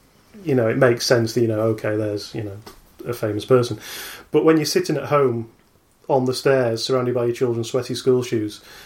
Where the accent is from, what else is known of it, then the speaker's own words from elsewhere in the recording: Wales, United Kingdom; when I was growing up in Wales